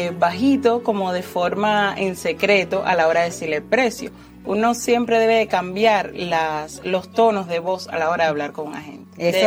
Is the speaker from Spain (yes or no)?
no; Cuba; moved away; Yo soy cubana. Llegué aquí en el 2014.